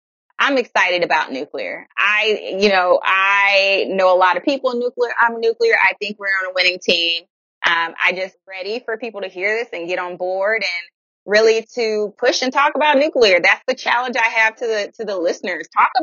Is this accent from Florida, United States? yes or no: yes; Miami, Florida, United States; I grew up in Miami. So I'm always up for a good picadillo with arroz con pollo.